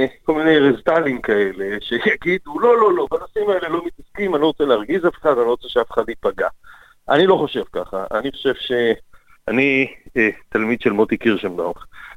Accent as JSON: {"language": "Hebrew", "town": "Tel Aviv", "region": "Tel Aviv District", "country": "Israel", "tie": "born or raised there", "said": "האמת היא שאני נולדתי בתל אביב, מול חוף מציצים, איפה שצילמו את הסרט, וחייתי כל החיים שלי בתל אביב."}